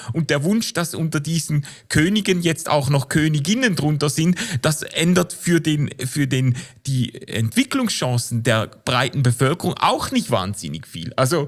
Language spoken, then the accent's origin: German; Switzerland; Ich sage das als Schweizer